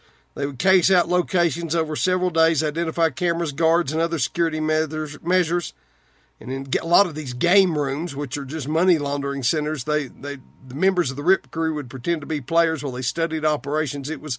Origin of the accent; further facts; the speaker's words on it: Texas, United States; As a Texan, and especially if you're a University of Houston Cougar fan